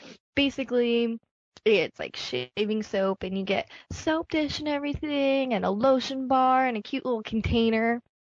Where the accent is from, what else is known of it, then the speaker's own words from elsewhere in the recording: California, United States; I'm from California, but I'm not from California, Northern Cal County, you know.